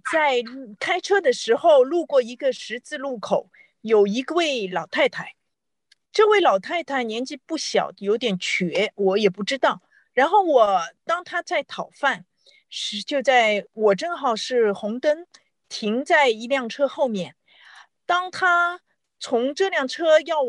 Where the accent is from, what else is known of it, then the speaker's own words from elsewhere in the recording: China; 他说我能说中文，我是中国人